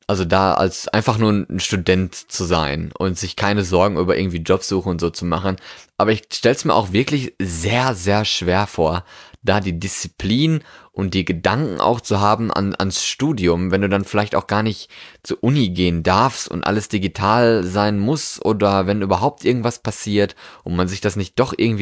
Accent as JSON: {"language": "German", "country": "Germany", "tie": "born there", "also_born_or_lived": "Norway", "said": "Ich bin in Deutschland geboren, ja, bin dann nach Deutschland wieder zurückgekommen an quasi meinen Geburtsort."}